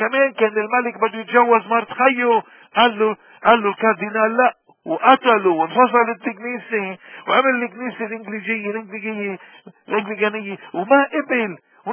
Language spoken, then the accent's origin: Arabic; Lebanon; طيب نحن مجبرين كلبنانيين لأي طائف انترينا انه نمشي وراهم؟